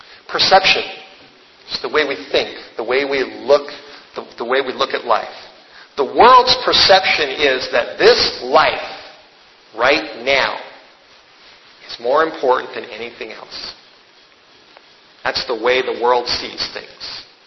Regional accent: Los Angeles, California, United States; As I was growing up in the Hollywood Hills, I remember driving over the hill and going down onto Hollywood Boulevard

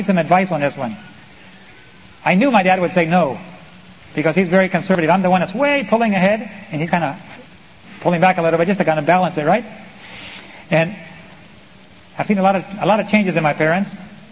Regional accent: Bolivia; Now my wife and I grew up in Bolivia. Our parents were missionaries there. And of course, Bolivia holds a special place in our heart.

